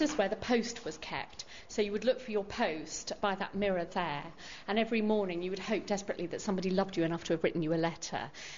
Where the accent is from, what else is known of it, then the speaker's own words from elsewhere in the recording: London, United Kingdom; I'm a Londoner, and so to come here to the countryside was actually, it was wonderful.